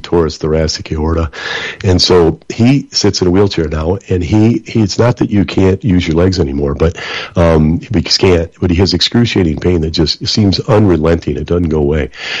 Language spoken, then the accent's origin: English; Flint, Michigan, United States; Originally, we're all from Flint